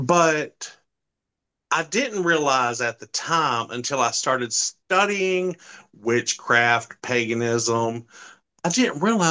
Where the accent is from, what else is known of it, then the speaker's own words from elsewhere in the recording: the South, United States; and I'm from the South, that's how we pronounce stuff. We don't pronounce it right, I know.